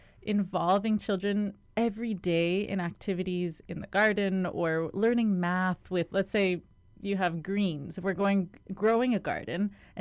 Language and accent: English; Hawaii, United States; Growing up on Kauai, I love nature. I love everything about the world.